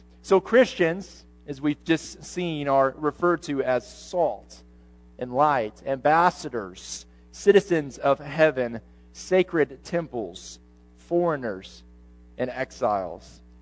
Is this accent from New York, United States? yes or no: no; Ohio, United States; now in Texas, United States; you know, I grew up in Ohio, and the preachers up there had a joke, and so I'm going to share it with you.